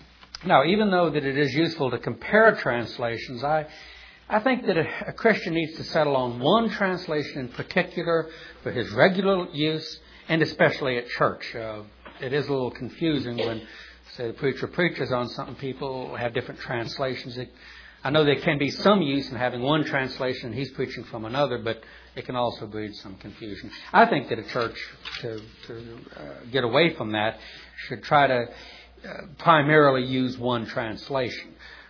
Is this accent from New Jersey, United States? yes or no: no; New Orleans, Louisiana, United States; let me tell you about the one that I was raised on back in New Orleans.